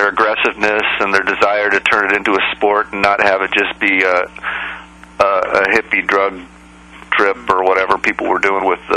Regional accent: Australia; So growing up in Australia you learn how to get tough

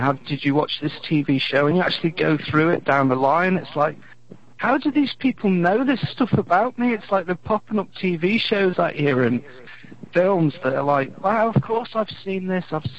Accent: Isle of Man; because I'm from the Isle of Man.

